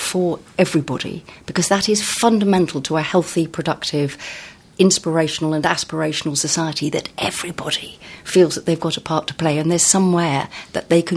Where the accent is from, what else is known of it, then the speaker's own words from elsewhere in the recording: South East England, United Kingdom; And I come from Sussex, and in Sussex and Hampshire, there have been a lot of new libraries opened.